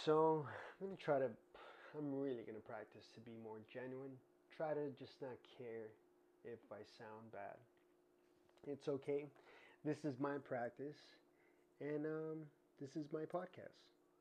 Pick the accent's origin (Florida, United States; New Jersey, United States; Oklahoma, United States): Florida, United States; Miami; born there; also born or lived in Venezuela / Colombia; My parents are Colombian. I lived in Venezuela when I was young, all the way from a baby till I was 6. But I was born in Miami in Jackson Memorial Hospital.